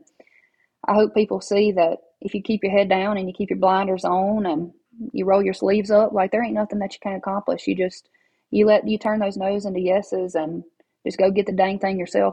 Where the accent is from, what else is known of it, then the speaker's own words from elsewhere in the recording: Baskin, Louisiana, United States; now in Nashville, United States; When I moved to Nashville in 2011, I didn't know anybody. There was this one guy from my hometown, Baskin, who wanted to be a singer, songwriter, producer back in the late 70s.